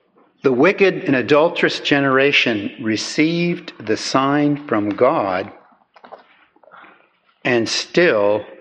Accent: Kansas, United States; Well, I grew up in Kansas, and the bordering state is Missouri.

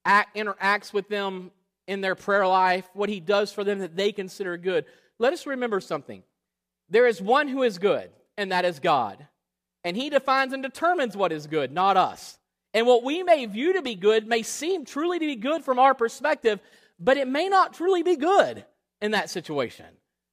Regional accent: Florida, United States; We had no AC at the house growing up in Florida, played outside all the time

